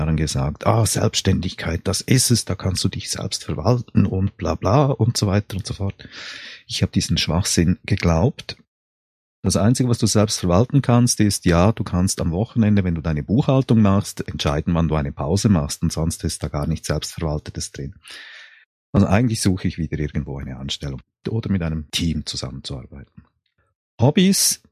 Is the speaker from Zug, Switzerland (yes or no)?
no; Chur, Graubünden, Switzerland; born there; now in Zurich, Switzerland; Nee, 1964, also jetzt können die Zuhörer selbst rechnen. Also geboren bin ich in der Schweiz, hört man natürlich sofort, und zwar im Kanton Graubünden, im wunderschönen Chur. Ich bin verheiratet mit einem Mann, der aus Indonesien kommt und wohne im Moment in Zürich.